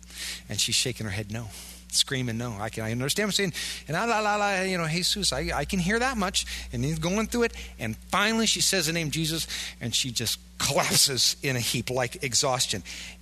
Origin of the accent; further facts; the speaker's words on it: Iowa, United States; And again, I'm a kid from Iowa. What do I know about demon possession?